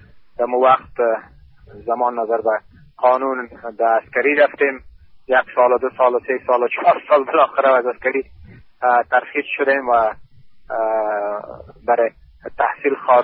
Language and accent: Persian; Kabul, Afghanistan; از کابل هستم. در کابل تولد شدیم، در کابل کلام شدیم، به اصطلاح مردم وطن از بچه های کابل است.